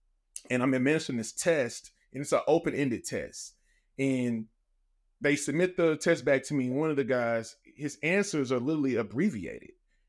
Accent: Missouri City, Texas, United States; I grew up in Mo City, which is like a kind of suburbial side of like Houston, Texas. Like … Chase, all of us are from that same side of town.

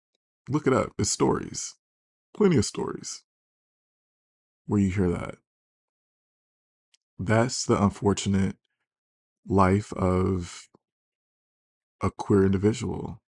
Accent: Michigan, United States; I was a young gay black boy growing up outside of Detroit.

